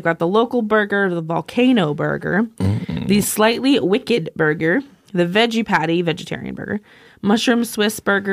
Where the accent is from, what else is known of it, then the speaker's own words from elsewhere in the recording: Ireland; I'm also Irish, so I guess I'm kind of biased.